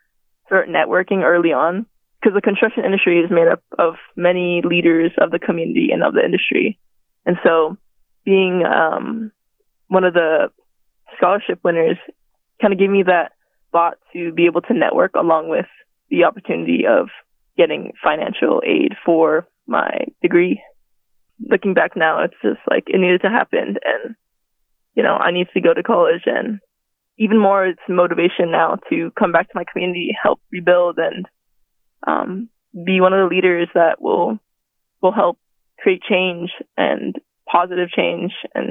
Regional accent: Maui, Hawaii, United States; So growing up in Maui, I bounced around basically almost every school.

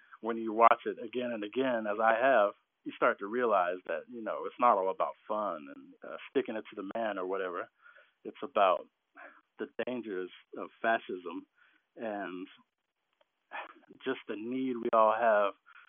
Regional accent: Knightdale, North Carolina, United States; from Knightdale, North Carolina.

